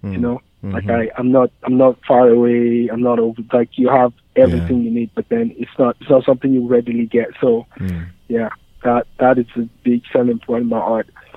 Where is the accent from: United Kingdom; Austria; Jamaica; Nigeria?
Nigeria; I grew up in Nigeria.